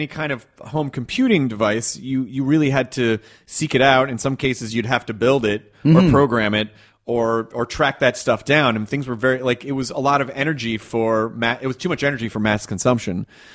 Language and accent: English; Memphis, Tennessee, United States; also born or lived in Kentucky; I grew up in the South. I was born in Kentucky and grew up in Memphis, Tennessee, and was always sort of socially outcast.